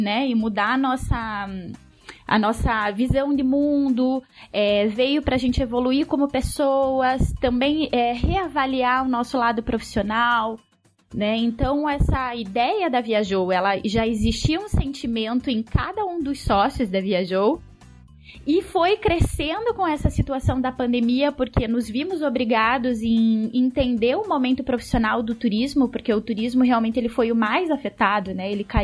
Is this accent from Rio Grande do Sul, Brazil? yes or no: no; Curitiba, Paraná, Brazil; Eu, como curitibana, realmente vejo que...